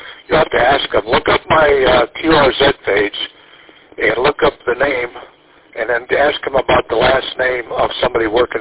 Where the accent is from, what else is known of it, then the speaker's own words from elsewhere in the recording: Mount Clemens, Michigan, United States; I grew up with one in Mount Clemens, and we have a connection.